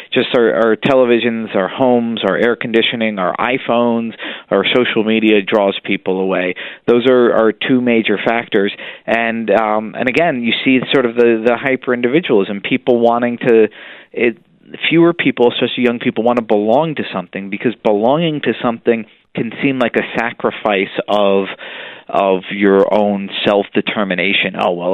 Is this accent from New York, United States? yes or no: yes; New York, United States; I'm an Irish Catholic from New York, so where I came from, white people were either Irish or Italian.